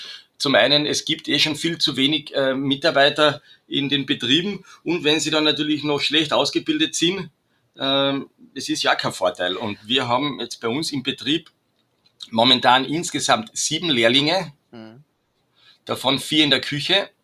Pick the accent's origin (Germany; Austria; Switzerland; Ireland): Austria; Carinthia; Ich bin ein gebürtiger Trautaler.